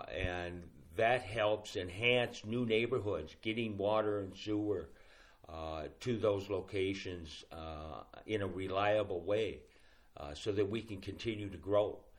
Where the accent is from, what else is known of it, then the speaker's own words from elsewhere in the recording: Ipswich, South Dakota, United States; now in Aberdeen, United States; Well, I grew up in Ipswich on a farm. Mm-hmm. Out by Ipswich, but I started my career here in 1974.